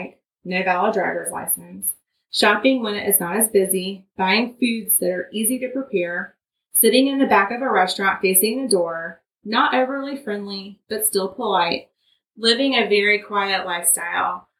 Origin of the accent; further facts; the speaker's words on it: the South, United States; accent: Southern; I am from the South, so I had to be careful when speaking that I didn't sound too Southern.